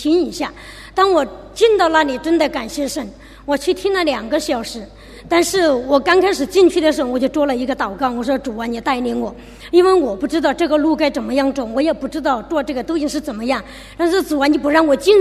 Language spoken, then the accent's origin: Chinese; Sichuan, China; now in Zhongshan, China; 因为我是来自四川的，我老家是四川的，我住在中山